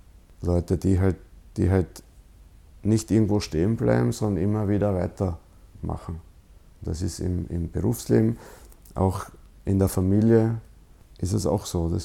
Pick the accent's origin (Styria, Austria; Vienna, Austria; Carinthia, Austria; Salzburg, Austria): Styria, Austria; Bad Gams; Der ältere Bruder, der hat zwar dann sogar einmal in der Volksmusikkapelle in Bad Gams, meinem Heimatort, gespielt.